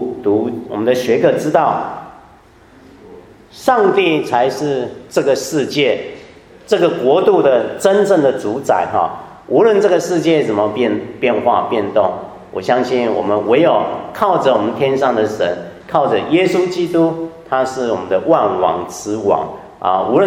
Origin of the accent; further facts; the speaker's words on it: Taiwan; 还有我是从台湾来的